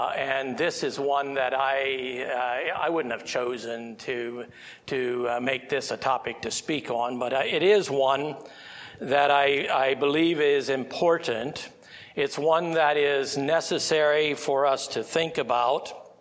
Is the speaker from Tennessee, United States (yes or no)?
yes; Tennessee, United States; Moved here from Tennessee. I was born in Delaware. And moved from Delaware. My parents would have left the Amish when I was in second grade there, and moved to Tennessee when I was 10.